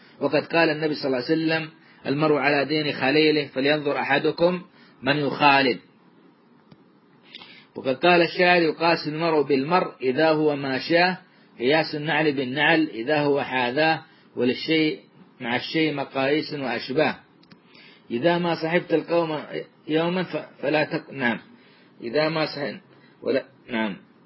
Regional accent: Saudi Arabia; وخاصة في بلادنا السعودية

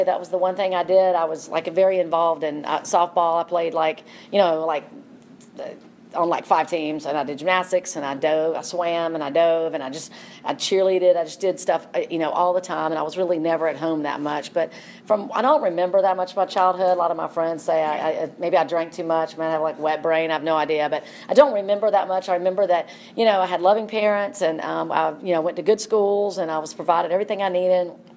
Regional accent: Atlanta, Georgia, United States; So I'm from Atlanta, born and raised. I live over inside the perimeter off Barcliff Road, and I went to elementary school at Oak Grove, and I went to high school at Lakeside, and I still live in that area

